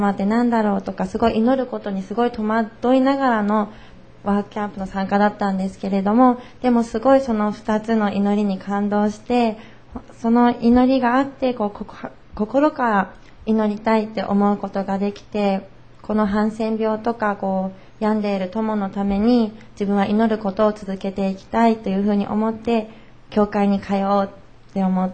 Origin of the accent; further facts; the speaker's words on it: Tokyo, Japan; 東京から来ました。